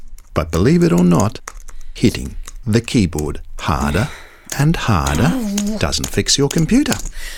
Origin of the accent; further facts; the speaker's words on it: England, United Kingdom; moved away as an adult; now in Australia; As you can hear, I'm originally English, but I've been living in Australia since 2006.